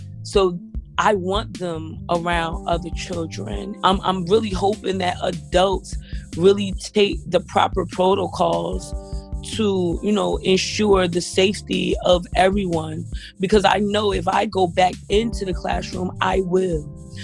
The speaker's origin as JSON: {"language": "English", "region": "New Jersey", "country": "United States", "said": "I am from and live in North, New Jersey."}